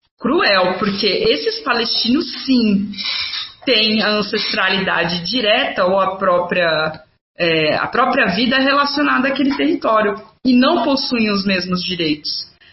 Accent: Brazil; eu sou brasileira, eu vou para qualquer país que fala português. Se eu for expulsa do Brasil, eu vou para Angola, tranquilamente

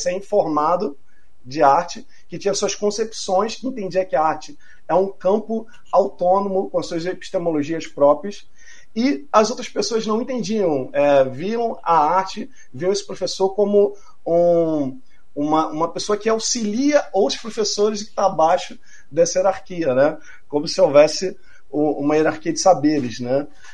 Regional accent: Rio de Janeiro, Brazil; eu sou daqui do Rio de Janeiro, né, sou professor de arte do estado.

